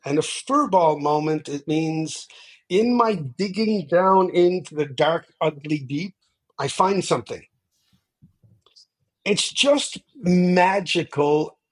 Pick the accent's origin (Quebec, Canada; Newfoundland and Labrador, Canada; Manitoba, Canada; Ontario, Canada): Newfoundland and Labrador, Canada; and I'm from Newfoundland, so we say the words of a song. We don't use the word lyrics.